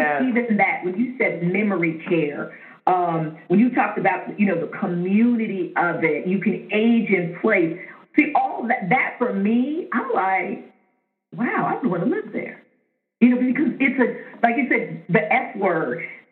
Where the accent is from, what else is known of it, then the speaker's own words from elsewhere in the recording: Germany; So I grew up in Europe. I'm a military brat. So I grew up in Germany. So I have a family that speaks multiple languages.